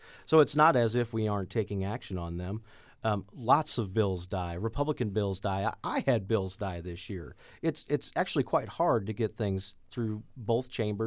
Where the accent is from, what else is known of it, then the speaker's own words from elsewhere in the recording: Chesterfield, Missouri, United States; I grew up in Manchester, Chesterfield area, mean streets of Chesterfield.